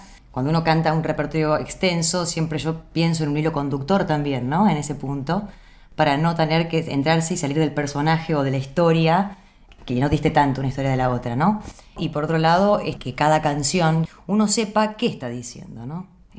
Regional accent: Córdoba, Argentina; Sí, pasa que soy cordobesa, de un pueblo del sudeste cordobés.

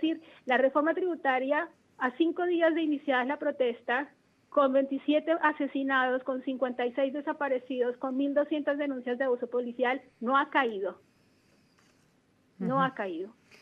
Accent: Colombia; pero como ciudadana colombiana, un llamado a la comunidad internacional

